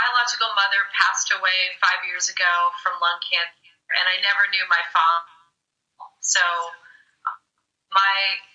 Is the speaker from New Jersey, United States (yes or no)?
yes; Jersey City, New Jersey, United States; also born or lived in Hunterdon County; I grew up in Jersey City, New Jersey, and they kept widening the net.